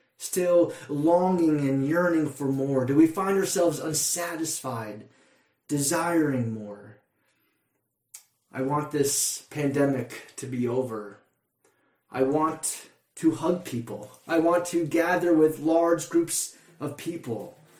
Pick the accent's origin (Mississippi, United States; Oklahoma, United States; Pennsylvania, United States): Pennsylvania, United States; Philadelphia; Growing up in Philly, there was an amazing and wonderful place called Wawa.